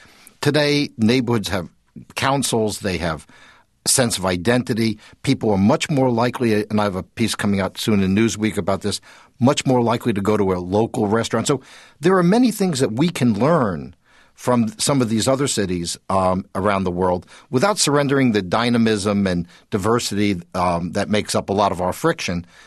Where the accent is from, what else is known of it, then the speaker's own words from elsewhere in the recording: New York, United States; now in Los Angeles, United States; whether it's in a suburb or whether it's in a city like New York, which you may be able to tell is my hometown